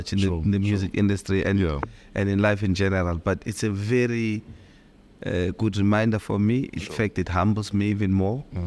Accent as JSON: {"language": "English", "town": "Gugulethu", "region": "Western Cape", "country": "South Africa", "tie": "born there", "said": "I was born in the Western Cape."}